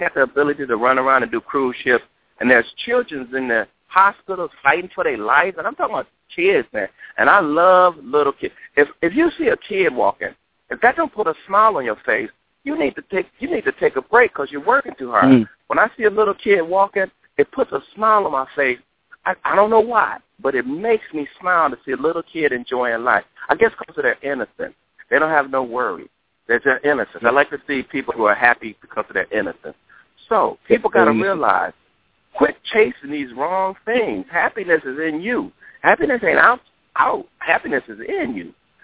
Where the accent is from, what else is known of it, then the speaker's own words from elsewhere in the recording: Cleveland, Ohio, United States; We're both from Cleveland, best friends.